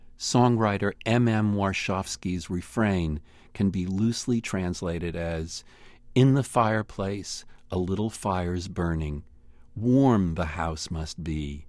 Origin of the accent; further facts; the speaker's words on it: New York City, New York, United States; I grew up in New York City, but I didn't watch Car 54, Where Are You?